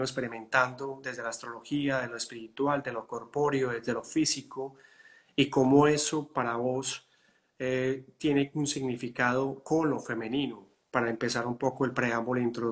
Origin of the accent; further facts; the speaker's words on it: Medellín, Antioquia, Colombia; now in Boston, United States; yo estoy en Boston y Carlos Pérez está en Medellín, Colombia, de donde incluso yo soy de Medellín, Colombia